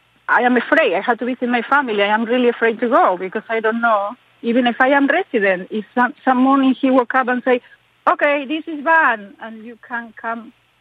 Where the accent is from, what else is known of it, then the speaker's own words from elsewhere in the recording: Argentina; English is a second language; moved away; I am from Argentina.